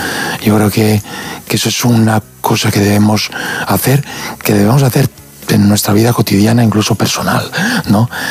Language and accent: Spanish; Villajoyosa, Valencian Community, Spain; yo soy un enamorado de mi pueblo, lo quiero arrabiar